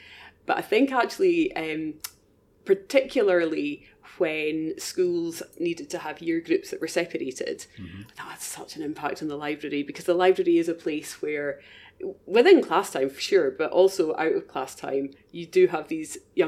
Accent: Beauly, Scotland, United Kingdom; I'm from Bewley

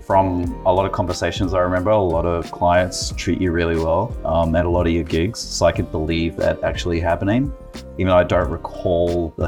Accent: Auckland, New Zealand; now in Australia; I'm originally from New Zealand, born and raised in Auckland. I moved to Australia in 2003, pursuing a career in dance

